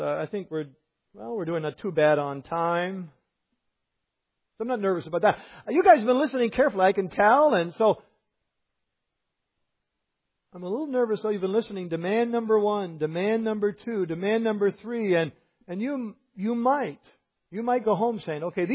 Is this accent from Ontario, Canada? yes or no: yes; Ontario, Canada; I grew up in Eastern Ontario, as I did. Let's imagine I grew up on the edge of the St. Lawrence River, as I did.